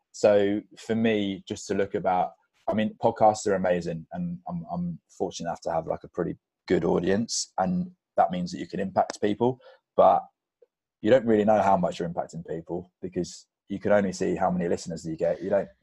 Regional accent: England, United Kingdom; How are we supposed to do that? We're English.

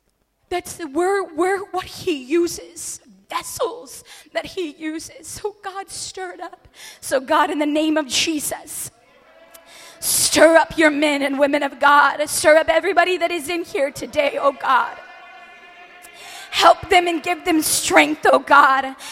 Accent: Florida, United States; I'm from Florida in the United States.

